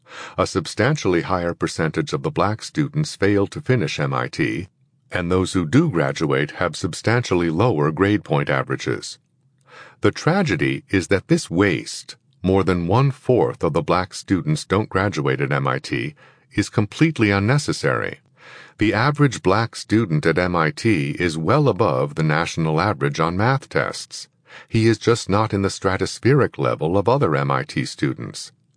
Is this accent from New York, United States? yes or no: yes; New York City, New York, United States; It was not like this when I grew up in Harlem in the 1940s.